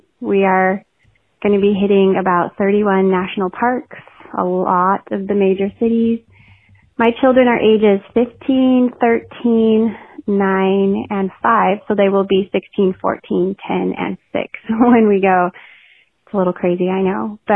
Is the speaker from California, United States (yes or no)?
yes; California, United States; I am from California.